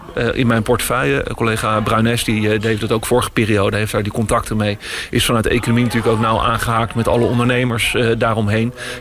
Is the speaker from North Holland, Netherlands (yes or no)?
no; The Hague, South Holland, Netherlands; Nou, eigenlijk als Hagenaar hoop ik dat vooral zo snel mogelijk de verbouwing van Binnenhof wordt afgerond.